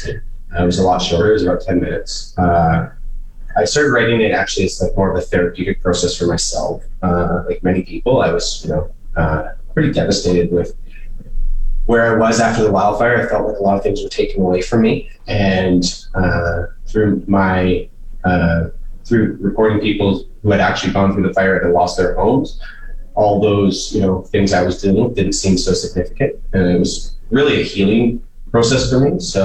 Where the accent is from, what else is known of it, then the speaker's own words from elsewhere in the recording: Fort McMurray, Alberta, Canada; I was born and raised in Fort McMurray